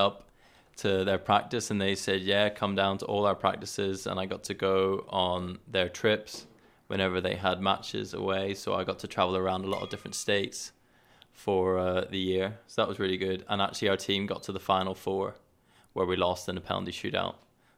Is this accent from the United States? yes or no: no; Belfast, Northern Ireland, United Kingdom; now in Manchester, United Kingdom; And I'm from Belfast in Northern Ireland, but I study in Manchester in England.